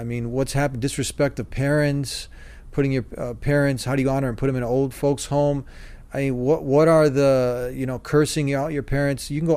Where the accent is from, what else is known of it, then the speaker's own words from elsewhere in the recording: United States; I'm an American Muslim. I love my country.